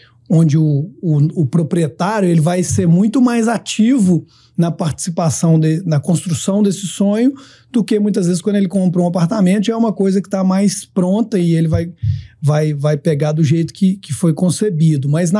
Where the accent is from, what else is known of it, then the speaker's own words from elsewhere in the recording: Belo Horizonte, Minas Gerais, Brazil; Eu sou mineiro, belo horizontino, assim como o Gabriel, meu sócio, também.